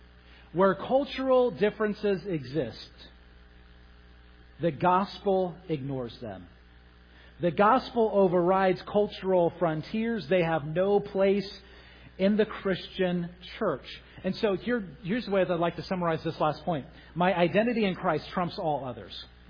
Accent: California, United States; I grew up in California.

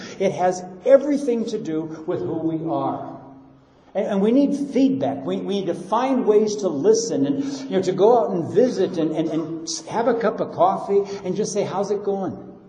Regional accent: Brazil; I taught in Portuguese. I come from Brazil. Portuguese is as comfortable to me as English.

